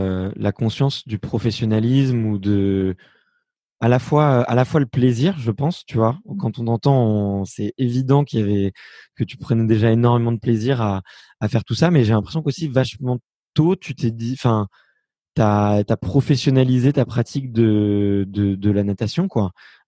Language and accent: French; Fontenay-sous-Bois, Île-de-France, France; moi j'ai grandi à Fontenay-sous-Bois.